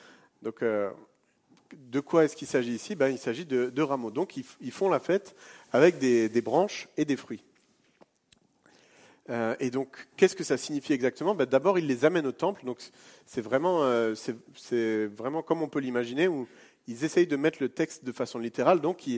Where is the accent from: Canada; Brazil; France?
France; Grand Est; je suis alsacien d'origine, donc et d'origine catholique